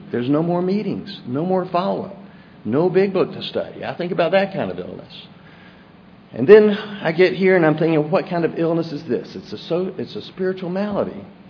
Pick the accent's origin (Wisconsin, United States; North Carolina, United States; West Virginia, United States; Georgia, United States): Georgia, United States; Atlanta; born there; So, I was born in Atlanta. My parents were married.